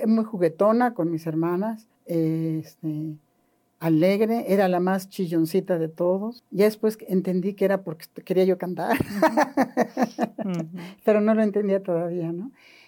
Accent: Mexico City, Mexico; moved away as an adult; now in Cuernavaca, Mexico; Soy originaria de la Ciudad de México, sí.

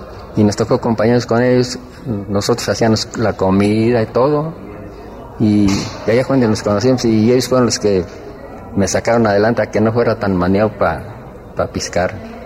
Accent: San José Parangueo, Guanajuato, Mexico; born there; Nací aquí en San José Parangueo, Guanajuato.

